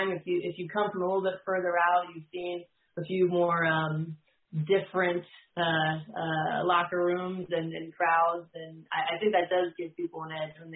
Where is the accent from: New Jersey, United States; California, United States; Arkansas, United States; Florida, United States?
New Jersey, United States; now in Virginia, United States; I live in Virginia now, but I grew up in New Jersey, so